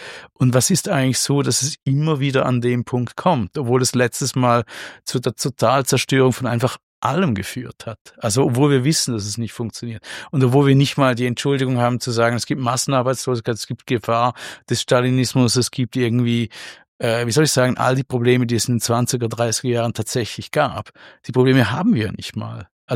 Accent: Switzerland; ich bin ja Schweizer.

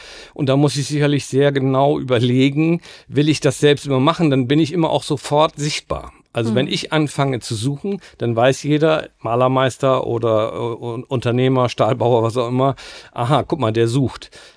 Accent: Bremen, Germany; Also ich glaube erstmal wirklich von außen als Bremer Anerkennung, Respekt

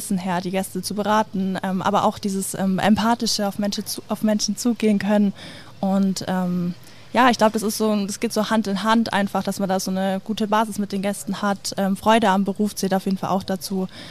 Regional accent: Bavaria, Germany; Ich komme ja auch aus dem Allgäu, deswegen es lag jetzt auch nicht so weit weg

